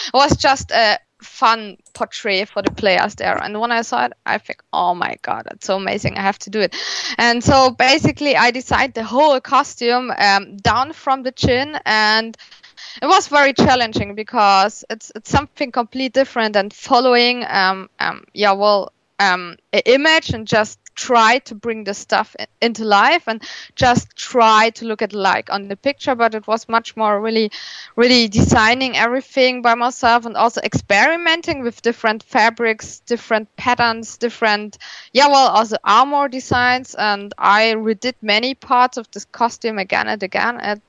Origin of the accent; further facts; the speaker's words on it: Germany; English is a second language; Originally I'm from Germany. I'm still a student right now